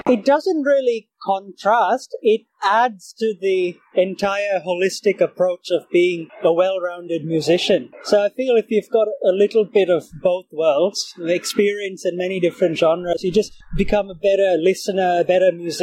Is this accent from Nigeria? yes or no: no; Singapore; also born or lived in Australia; born in Australia. My parents are South Indian Tamil. They moved to Australia. I was born in Australia, but when I was really young, we moved to Singapore. So I grew up in Singapore, but my cultural background is South Indian Tamil.